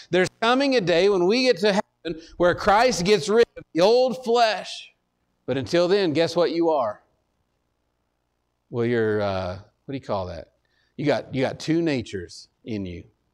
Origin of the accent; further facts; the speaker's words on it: Texas, United States; I'm from Texas, so we struggle with all that.